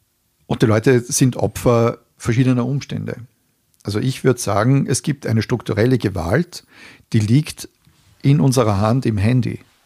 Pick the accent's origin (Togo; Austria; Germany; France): Austria; Upper Austria; wenn ich komme aus Oberösterreich